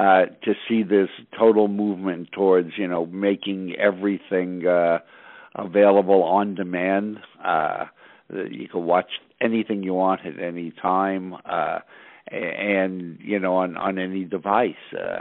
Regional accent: Brooklyn, New York, United States; I grew up in Brooklyn, and I went to school in Brooklyn. I went to Lincoln High School and followed by Brooklyn College.

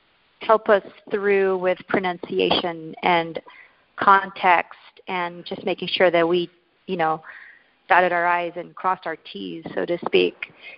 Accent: Manila, Metro Manila, Philippines; also born or lived in Angeles City; I was born and raised in Manila. I spent the first 6 years of my life in Angeles City in Pampanga. Moved to Manila when I was about six.

